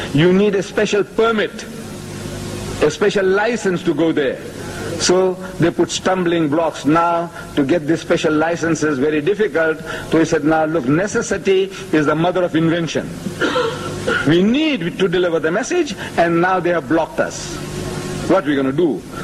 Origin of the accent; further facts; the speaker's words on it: Maharashtra, India; You can mistake me for a Pathan, a Punjabi, or a Gujarati from the Bombay province. Actually, I'm from there. I'm a Hindi. I'm a man from Hind.